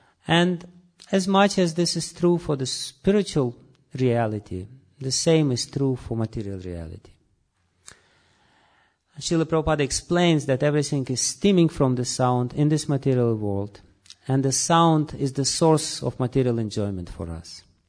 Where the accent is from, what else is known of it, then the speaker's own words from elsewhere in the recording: Russia; accent: Russian; English is a second language; please try to bear my Russian accent and understand what he has to say